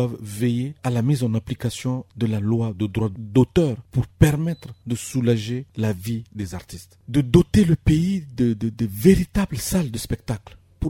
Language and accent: French; Central African Republic; chez nous, en Centrafrique